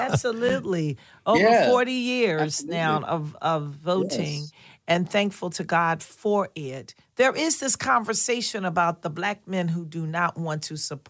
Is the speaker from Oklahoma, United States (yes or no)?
no; Philadelphia, Pennsylvania, United States; Well, I'm from North Philly, so I was raised to know how to fight.